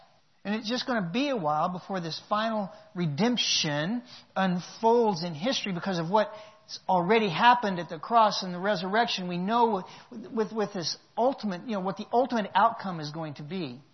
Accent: Oklahoma, United States; I know that I like biscuits and gravy. I'm from Oklahoma. I've eaten them and I know it.

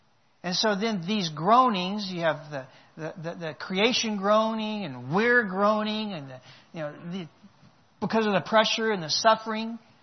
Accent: Oklahoma, United States; I know that I like biscuits and gravy. I'm from Oklahoma. I've eaten them and I know it.

